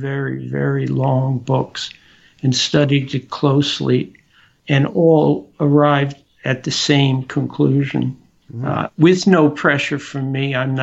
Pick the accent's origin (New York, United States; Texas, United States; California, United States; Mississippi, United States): New York, United States; New York City; And I should say I grew up in New York City.